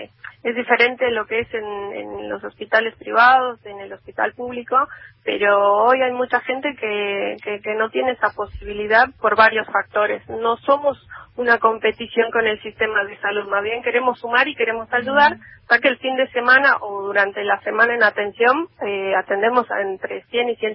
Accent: La Paz, Bolivia; now in Argentina; Yo soy de Bolivia, de La Paz.

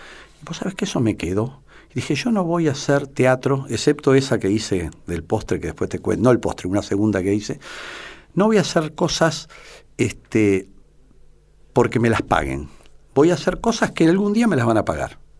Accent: Uruguay; now in Argentina; Los uruguayos piensan que soy porteño, los porteños que soy uruguayo. Porque, claro, la mitad de mi vida ha estado acá, mis hijas están acá. Yo no, yo políticamente e históricamente me reconozco como oriental.

